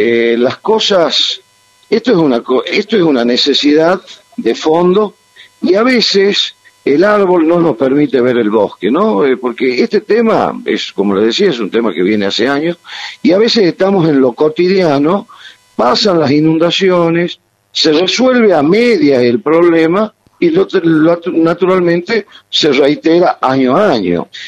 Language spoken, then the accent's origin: Spanish; Tucumán, Argentina; como tucumanos trabajar todos juntos, tanto oposición como oficialismo, tanto a nivel nacional como a nivel provincial